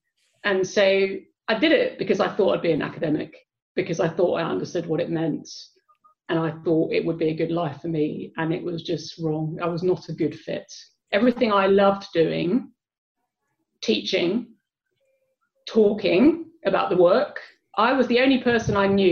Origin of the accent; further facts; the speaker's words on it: Basildon, East of England, United Kingdom; I grew up in Basildon in Essex, and Brighton is very different to Basildon.